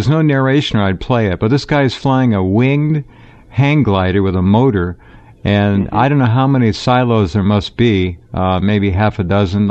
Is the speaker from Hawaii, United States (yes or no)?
no; California, United States; I never knew this, and I'm from California